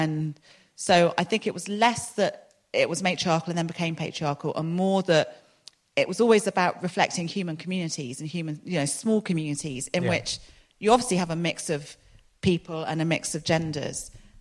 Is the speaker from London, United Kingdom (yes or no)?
yes; London, United Kingdom; now in Exeter, United Kingdom; I grew up in London